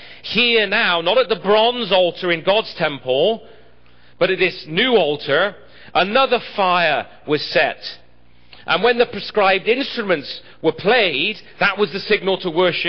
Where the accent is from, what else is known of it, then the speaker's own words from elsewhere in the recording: England, United Kingdom; Soccer, I'm an Englishman, so I know.